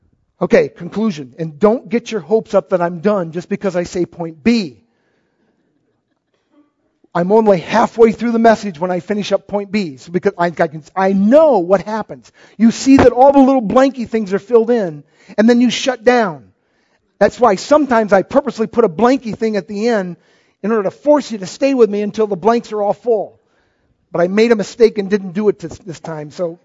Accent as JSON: {"language": "English", "region": "Indiana", "country": "United States", "also_born_or_lived": "Michigan", "said": "We're from Indiana and Michigan."}